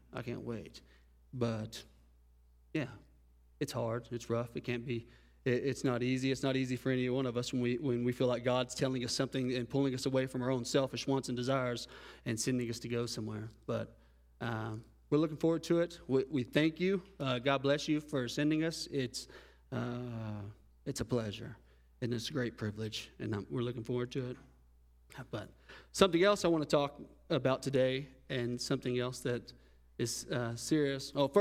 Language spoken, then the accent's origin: English; Paris, Texas, United States; In my hometown, as Michigan fact-checked me on this, but there's 120 churches, 157 in the county. There's 120 churches in the town of Paris, Texas.